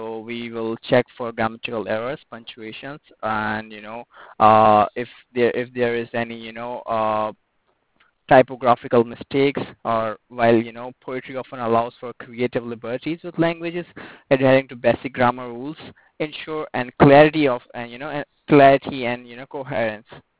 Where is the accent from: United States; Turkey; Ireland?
Turkey; I am from basically I am from Turkey.